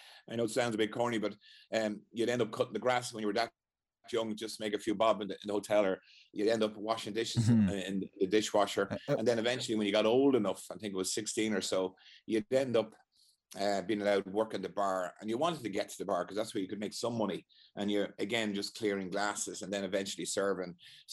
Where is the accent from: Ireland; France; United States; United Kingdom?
Ireland; Wexford, Leinster; Well, we grew up in Wexford, the whole family did